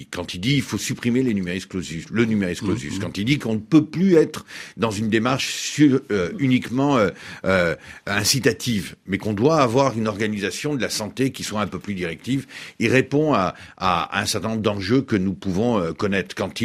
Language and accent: French; Nouvelle-Aquitaine, France; Je vous l'ai dit, moi je suis des Pyrénées-Atlantiques, où on a une tradition d'accueil très forte avec l'ensemble et des pays européens et des pays d'Afrique.